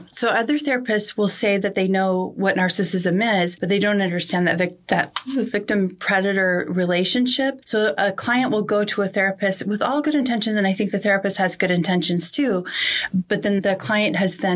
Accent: San Diego, California, United States; So no, I was born here in San Diego and lived here most of my life, moved away for a while and then came back.

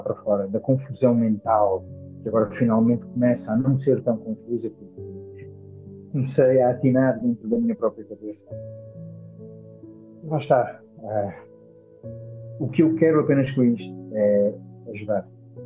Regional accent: Elvas, Portalegre, Portugal; Foi aqui que eu nasci, em Elvas, foi aqui que eu cresci até uma certa altura, até sair, até ir para uma instituição e regressei há mais ou menos 4 anos.

